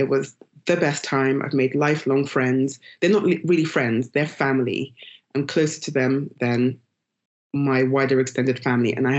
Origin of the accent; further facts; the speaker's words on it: United Kingdom; so I'm African-British, my parents are African, I'm British by virtue of being born here and having spent the majority of my life here.